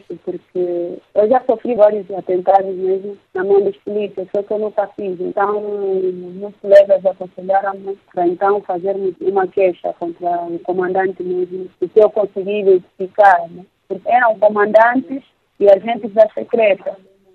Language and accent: Portuguese; Angola; Todos nós somos angolanos.